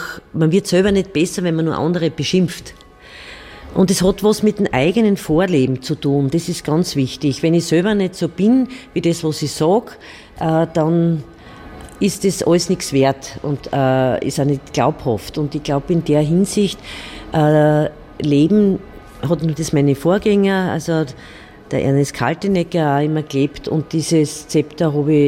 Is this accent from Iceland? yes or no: no; Graz, Styria, Austria; Meine Heimat, ja.